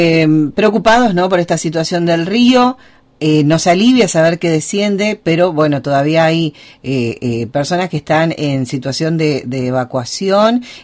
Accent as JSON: {"language": "Spanish", "country": "Bolivia", "said": "nosotros también como bolivianos por ahí tenemos esa mirada de que no hay tanta población cercana al río"}